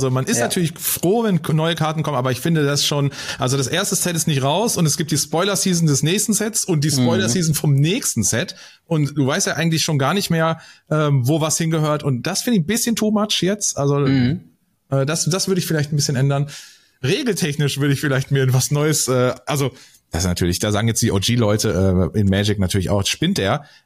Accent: North Rhine-Westphalia, Germany; ich komme aus dem Ruhrgebiet

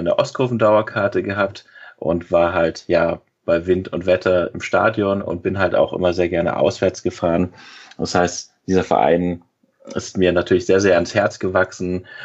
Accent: Berlin, Germany; also born or lived in Hannover; Mein Vater hat damals in Hannover studiert, und per Zufall ist meine Mom hochschwanger runtergefahren. Ich wurde in Hannover geboren, steht auch in meinem Ausweis. Und dann ging es sofort zurück nach Berlin.

